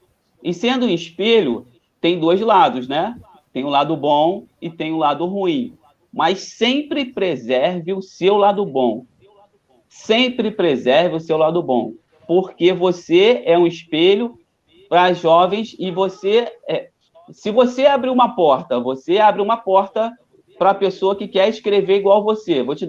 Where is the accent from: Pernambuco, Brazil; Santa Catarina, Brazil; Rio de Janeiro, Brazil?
Rio de Janeiro, Brazil; São Gonçalo; Então, eu sou aqui de São Gonçalo.